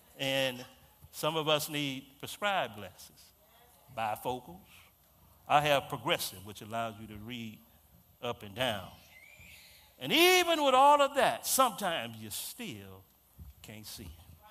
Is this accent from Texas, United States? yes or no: yes; Houston, Texas, United States; A little boy growing up in Third Ward, Houston, hanging out in the court, Berry Court, playing and getting in trouble.